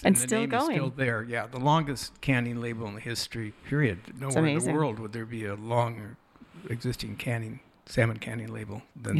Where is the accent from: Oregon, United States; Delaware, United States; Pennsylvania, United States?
Oregon, United States; Heppner; also born or lived in Pendleton; I was actually born and raised in Pendleton, Oregon. I was grew up in Heppner, Oregon, Eastern Oregon. My parents owned a bakery up there, and so no hospital in Heppner, so we drive the 80 miles to be delivered there in Pendleton.